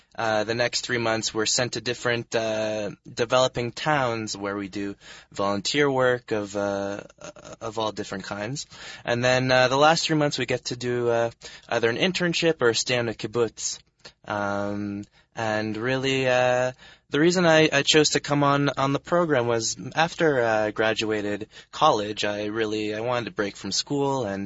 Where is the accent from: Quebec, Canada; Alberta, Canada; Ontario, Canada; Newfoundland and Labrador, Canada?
Quebec, Canada; Montreal; I'm from Canada, Montreal.